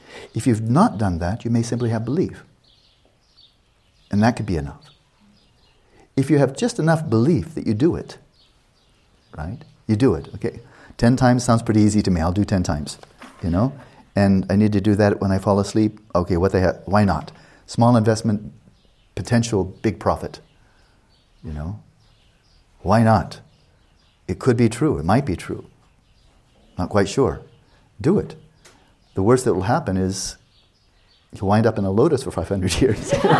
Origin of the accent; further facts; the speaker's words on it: Pasadena, California, United States; born there; They told me I'm born in Pasadena. I was born in Pasadena.